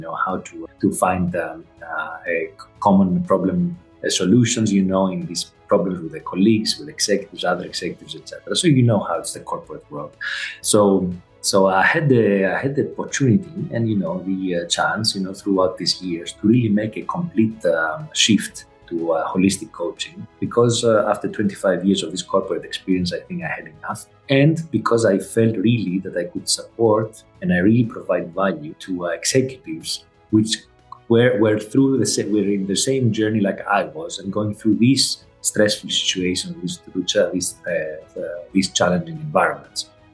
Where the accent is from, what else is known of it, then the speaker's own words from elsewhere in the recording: Greece; English is a second language; now in Qatar; we moved from Greece, where we were born and grew up and raised. We moved to Qatar like 10, almost 11 years ago, my family.